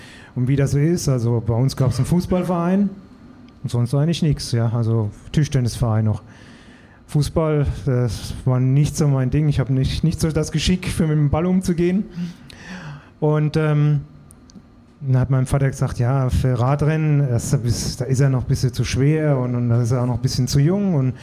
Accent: Rhineland-Palatinate, Germany; Ja, wo ich herkomme, ja. Genau, Südwestpfalz

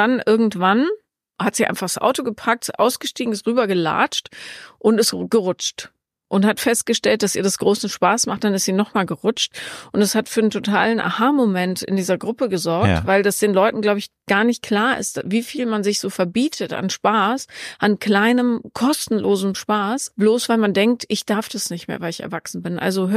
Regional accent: Bonn, North Rhine-Westphalia, Germany; Ich bin ja in Bonn aufgewachsen

